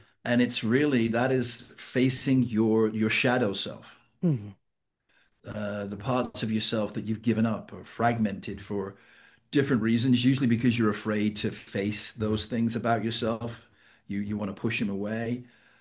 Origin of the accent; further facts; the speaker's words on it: England, United Kingdom; now in Sarasota, United States; So I'm from the UK. I'm from England, but I live in Sarasota, Florida.